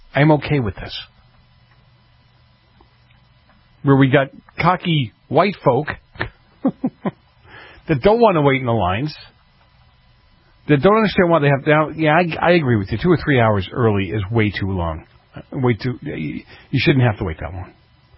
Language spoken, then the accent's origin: English; Massachusetts, United States; I grew up in Massachusetts. They were below us.